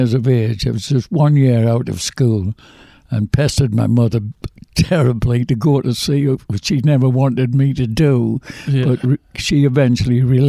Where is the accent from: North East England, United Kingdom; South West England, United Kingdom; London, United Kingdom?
North East England, United Kingdom; Middlesbrough; I'm from Middlesbrough, which used to be Yorkshire and Indiana, and is now Middlesbrough in Cleveland.